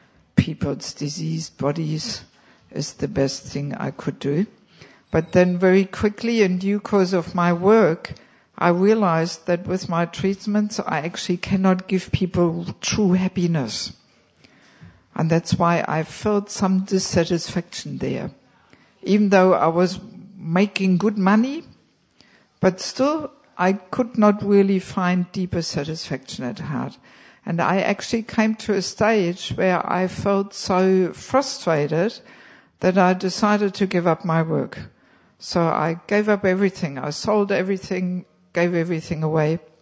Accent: Germany; moved away as an adult; I am originally from Germany, but I have not lived there for 35 years, actually. I never lived there as a devotee. When I lived in Germany, I was working as a physiotherapist in a private practice.

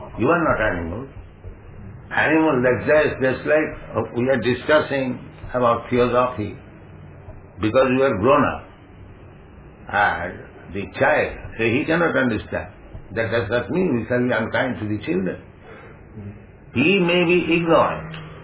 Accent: India; Just like you are European, you are by a different dress, I am an Indian. I got a different dress.

